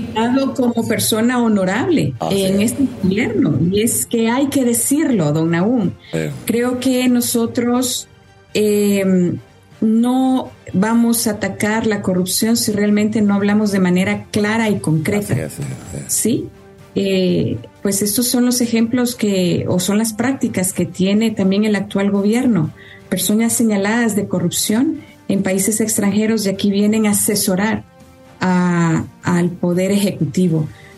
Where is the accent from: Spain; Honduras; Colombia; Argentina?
Honduras; en su momento tuvimos la esperanza como hondureños de que las cosas podían mejorar